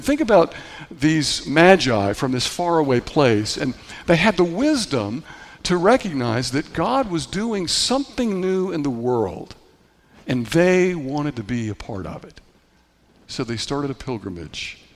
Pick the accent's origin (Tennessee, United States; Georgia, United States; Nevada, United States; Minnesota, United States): Tennessee, United States; growing up in Tennessee, we were told in Sunday school that these three kings, these wise men, came from afar, which in Tennessee, we thought they were firefighters coming from a fire.